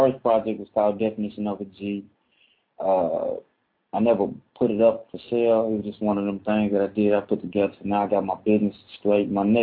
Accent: Tulsa, Oklahoma, United States; I'm from Tulsa, Oklahoma area, Old Muggy, that area, 918 area code. From the country, live and direct, the hottest you ever see.

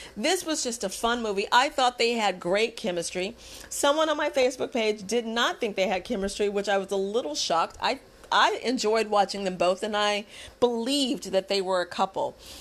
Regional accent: Texas, United States; I grew up watching football. I'm from Texas. We are definitely a football-loving state.

